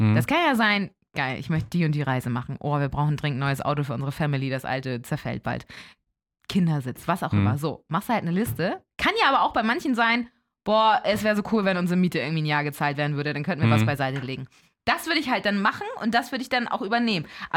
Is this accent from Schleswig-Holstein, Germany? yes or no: yes; Elmshorn, Schleswig-Holstein, Germany; 3-mal so viel wie meiner Heimat, Elmshorn. Da wohnen ungefähr so 51.000.